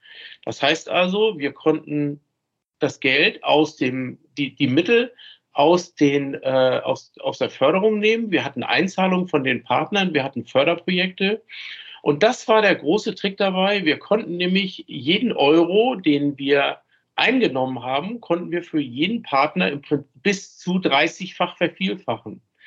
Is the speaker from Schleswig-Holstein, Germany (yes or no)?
yes; Flensburg, Schleswig-Holstein, Germany; born there; ich bin 57 Jahre alt, in Flensburg geboren. Man hört es so ein bisschen auch an der Sprache.